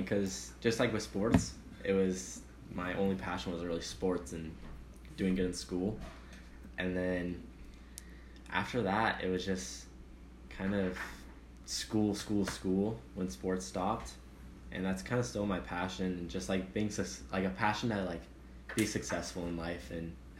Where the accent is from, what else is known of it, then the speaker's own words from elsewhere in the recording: California, United States; Well, I grew up in SoCal, and just, like, sports were my life.